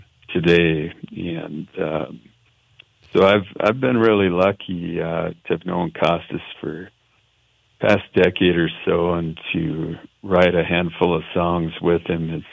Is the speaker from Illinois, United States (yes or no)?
no; Montana, United States; I'm very proud to come from Eastern Montana, and I think that the country way of life, and specifically growing up in Montana, like, it's something to celebrate.